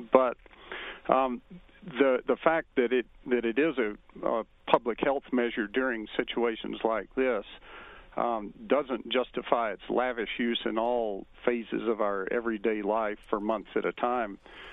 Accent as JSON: {"language": "English", "region": "Georgia", "country": "United States", "tie": "born there", "lives_now": "Salina, United States", "said": "No, I was born in near Atlanta, Georgia, but I live in Kansas now. I've lived in Kansas for a long time now"}